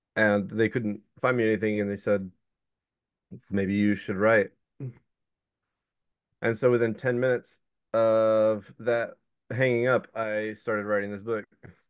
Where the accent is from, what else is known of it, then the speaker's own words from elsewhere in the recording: Texas, United States; I grew up in Texas. I'm not wholly compatible with the prevailing views down there for a lot of things. But I love my people for their ability to tell stories.